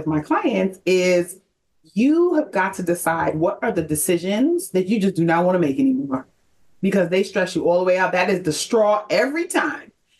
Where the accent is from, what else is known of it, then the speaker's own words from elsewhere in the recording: New York City, New York, United States; now in Atlanta, United States; And so I am moved from New York City, where I'm from, born and raised, to Atlanta.